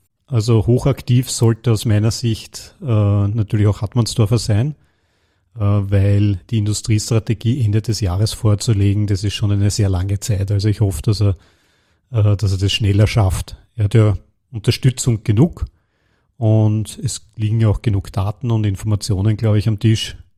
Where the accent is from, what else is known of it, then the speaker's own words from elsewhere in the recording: Austria; was ich als Österreicher auch sehr gehofft habe.